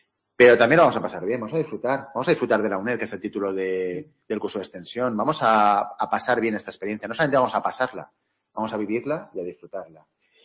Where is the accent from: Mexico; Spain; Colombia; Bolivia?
Spain; Valencian Community; A mí me gustaría, como valenciano, también que hubiera algún artículo en valenciano